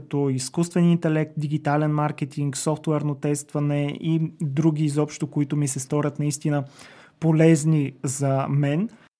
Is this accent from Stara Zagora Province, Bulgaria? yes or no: yes; Stara Zagora, Stara Zagora Province, Bulgaria; отново в родния ми град Стара Загора.